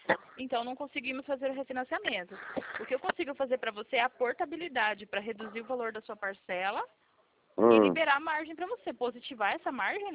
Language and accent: Portuguese; Campo Grande, Mato Grosso do Sul, Brazil; Meu telefone DDD é 67, porque eu sou daqui de Campo Grande, no Mato Grosso do Sul.